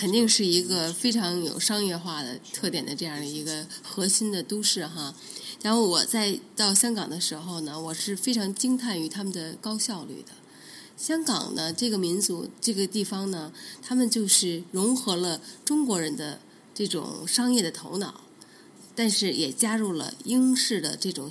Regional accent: United Kingdom; now in London, United Kingdom; 就是我作为一个英国人，我就觉得这个城市已经发生了变化了

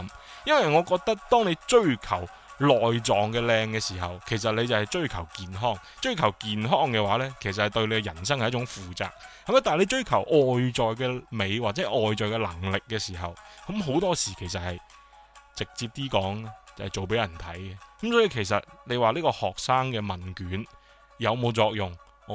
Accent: China; 我中国人我劣根性就系中意系嘛批判自己

